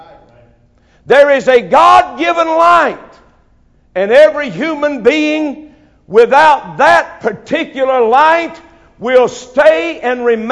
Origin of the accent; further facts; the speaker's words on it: Winston-Salem, North Carolina, United States; I was born in Winston-Salem. I grew up in Winston-Salem.